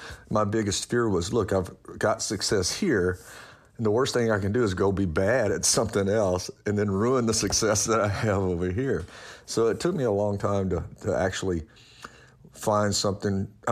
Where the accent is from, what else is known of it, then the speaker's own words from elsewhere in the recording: Louisiana, United States; I grew up in Louisiana, remember, and sort of, you know, in a rural community, which was a beautiful and great community.